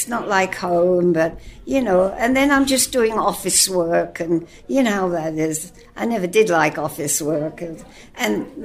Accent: Wembley, London, United Kingdom; also born or lived in Hammersmith; I was born in Hammersmith, London. And then my father was on the Great Western Railroad as a fireman, firing up the engine. And we moved to Wembley

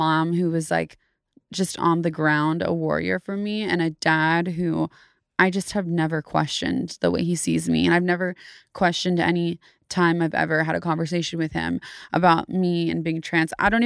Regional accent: Davis, California, United States; also born or lived in San Francisco; Grew up in Davis, California.

